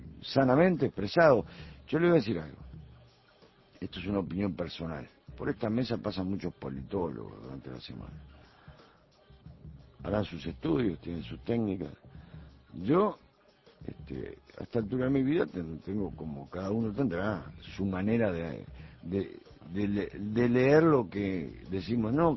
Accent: Montevideo, Uruguay; Pero si yo lo sufrí también. Soy ciudadano de Montevideo.

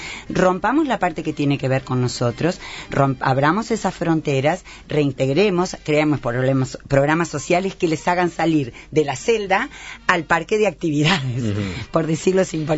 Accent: Uruguay; hemos demostrado saber tomar como colectivo uruguayo tan buenas decisiones

